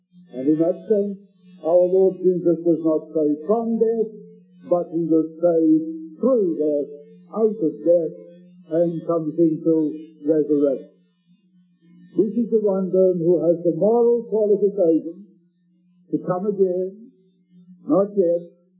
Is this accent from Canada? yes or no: no; England, United Kingdom; In my country, of course, we have a queen.